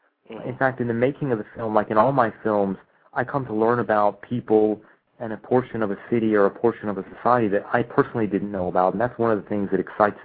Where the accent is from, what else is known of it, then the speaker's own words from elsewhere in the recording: Winston-Salem, North Carolina, United States; I knew I would always go, return and make a film in my hometown.